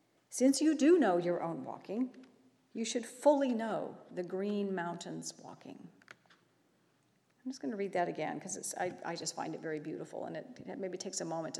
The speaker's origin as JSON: {"language": "English", "town": "Dayton", "region": "Ohio", "country": "United States", "tie": "born there", "said": "I grew up in various cities around the country. In fact, I was born in Dayton, Ohio. So I'm somewhat familiar with this part of the country, but I haven't lived there for a really long time."}